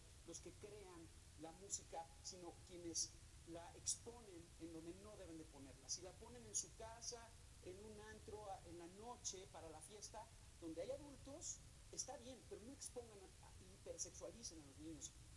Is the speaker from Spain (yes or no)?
no; Mexico; como papá y como ciudadano mexicano y del mundo, no voy a dejar de alzar la voz